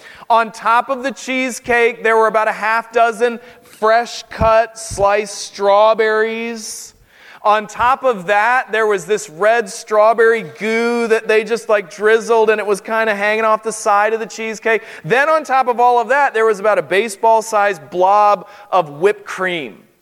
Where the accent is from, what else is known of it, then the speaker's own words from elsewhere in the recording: North Carolina, United States; Growing up in North Carolina, we had a Food Lion store.